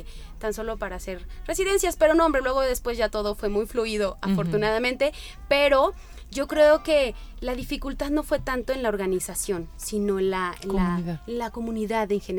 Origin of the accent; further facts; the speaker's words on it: Mexico; nosotros como mexicanos sí estamos preparados